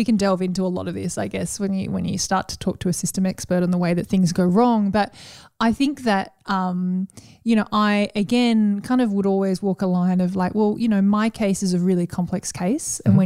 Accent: Australia; which I think and I assumed was something that I would have as an Australian in our system.

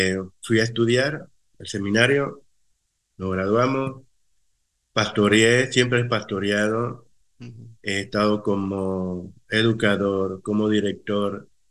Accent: Panama; now in Maryland, United States; soy panameño, mi esposa es guatemalteca.

